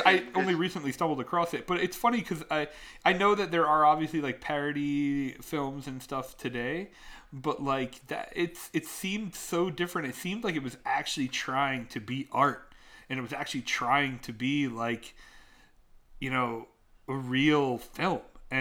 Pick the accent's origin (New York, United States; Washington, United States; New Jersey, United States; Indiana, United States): New Jersey, United States; I grew up in North Jersey, so I know a lot of that type.